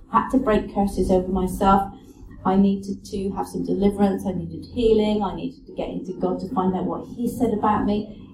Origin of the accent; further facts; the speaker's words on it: South West England, United Kingdom; And we're from Cornwall, and it's all rugby teams and prop forwards.